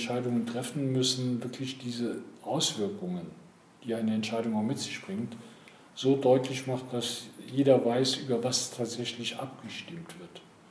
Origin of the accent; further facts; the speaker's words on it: Koblenz, Rhineland-Palatinate, Germany; Ich bin 1952 in Koblenz groß geworden, und damals war Koblenz noch französisch besetzte Zone, so nannte sich das.